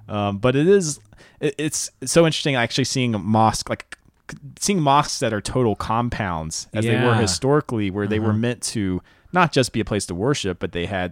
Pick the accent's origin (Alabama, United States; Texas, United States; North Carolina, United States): North Carolina, United States; I told my parents before I left, because I'm from North Carolina, and I told them before I moved out here that I didn't believe in the faith.